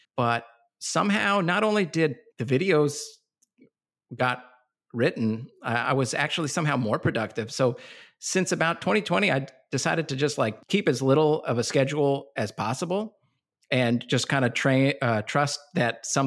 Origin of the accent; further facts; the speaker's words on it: Washington, District of Columbia, United States; born there; I was born in Washington, D.C. a number of years after my dad escaped Iraq